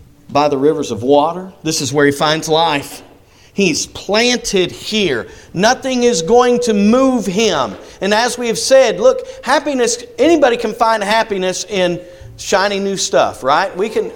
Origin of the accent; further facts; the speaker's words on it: Kansas, United States; You know, growing up in Kansas, the grandson of a wheat farmer, we got to see behind the combine as you're harvesting wheat